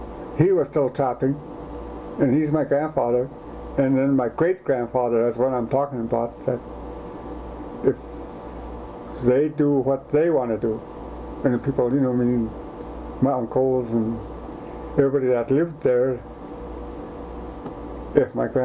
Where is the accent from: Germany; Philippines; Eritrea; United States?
United States; Schumann House, Alaska; also born or lived in Fort Yukon, Alaska; No. I was born there, and then we went back to Schumann House, where I was raised. So pretty much all at Schumann House after I was born.